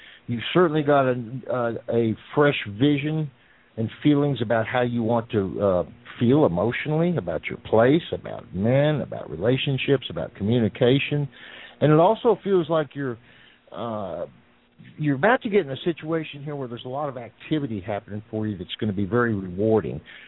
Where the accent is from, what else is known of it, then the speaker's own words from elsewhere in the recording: the South, United States; y'all, excuse me, I'm from the South.